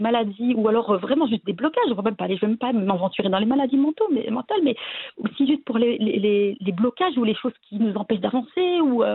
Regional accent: Belgium; Moi, je suis née en Belgique, je suis grandie en Belgique.

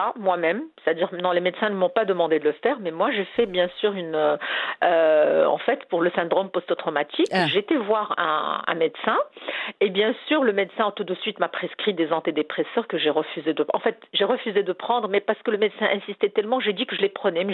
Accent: Morocco; je suis marocaine, madame

